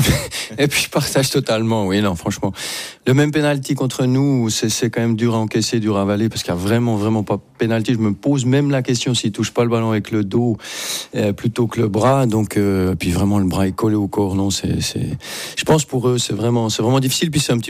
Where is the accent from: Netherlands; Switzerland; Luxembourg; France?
Switzerland; Je dis pas ça parce que je suis suisse